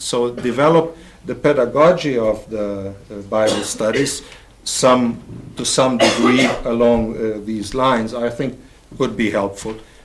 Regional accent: Brazil; English is a second language; moved away as an adult; we come from Brazil, are we Hispanics or... and another category which is used here, that sounds kind of strange for us.

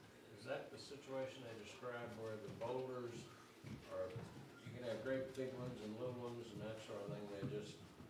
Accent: California, United States; I'm from Central California.

